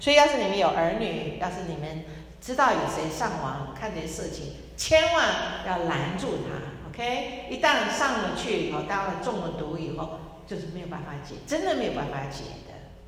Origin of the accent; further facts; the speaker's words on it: China; 我们中国人喜欢撒谎